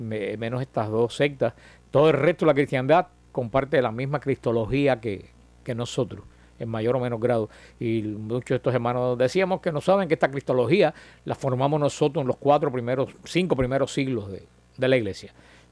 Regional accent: Cuba; a los hermanos de mi tierra de Cuba y de mi parroquia, del Mariel

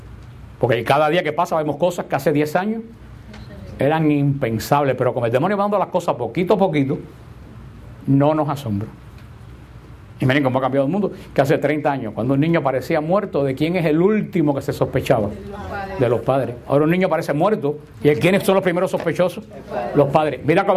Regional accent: Cuba; born there; como el pueblo histórico mío, Cuba, donde yo nací

